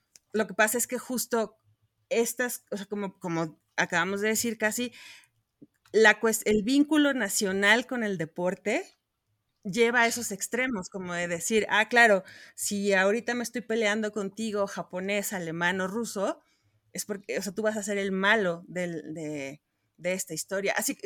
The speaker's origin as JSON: {"language": "Spanish", "country": "Mexico", "said": "como es el caso de nosotros que somos mexicanos"}